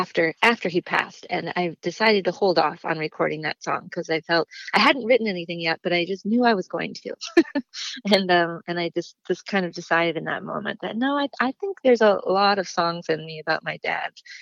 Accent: Duluth, Minnesota, United States; Duluth is my home. I was born and raised in Duluth, but I am a dual citizen because my father is from Southern Ontario.

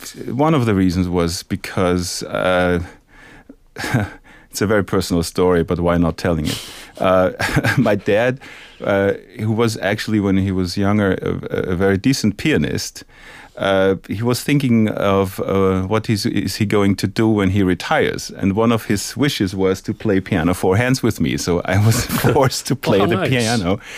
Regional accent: Vienna, Austria; Musically speaking, it's my hometown. It's my roots.

